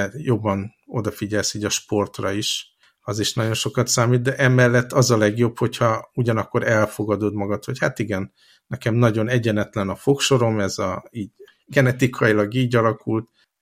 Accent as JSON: {"language": "Hungarian", "country": "Hungary", "said": "és mi, mint magyarok"}